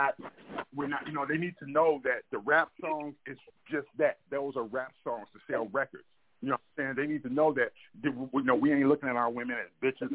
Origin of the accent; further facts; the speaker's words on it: Oakland, California, United States; I'm from Oakland. I'm from the Bay Area.